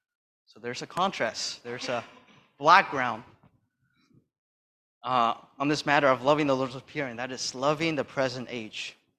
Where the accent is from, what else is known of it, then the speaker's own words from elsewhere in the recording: Toronto, Ontario, Canada; I'm from Toronto.